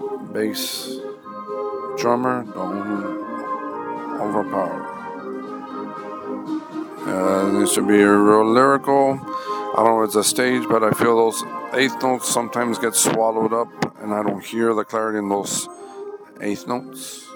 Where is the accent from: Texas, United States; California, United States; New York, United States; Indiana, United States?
Texas, United States; Rio Grande City; I am from Rio Grande City